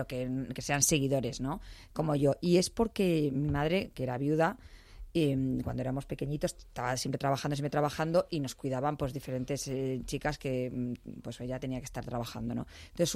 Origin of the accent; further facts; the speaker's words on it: Valencia, Valencian Community, Spain; que yo como soy de capital de Valencia, también la capital de Madrid me gusta mucho.